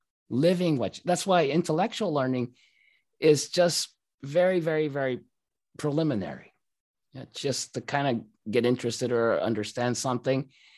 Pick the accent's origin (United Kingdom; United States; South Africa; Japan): Japan; Of course, I grew up in Japan, you know, and everyone's very, very polite and respectful.